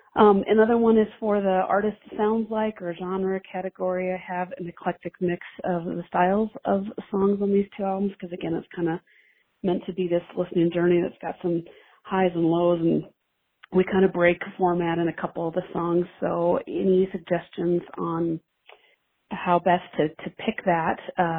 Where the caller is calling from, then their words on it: Montana, United States; I am calling from Montana.